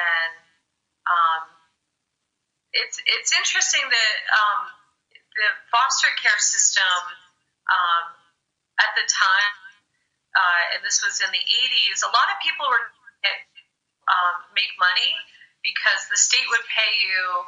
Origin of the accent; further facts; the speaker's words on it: Jersey City, New Jersey, United States; also born or lived in Hunterdon County; I grew up in Jersey City, New Jersey, and they kept widening the net.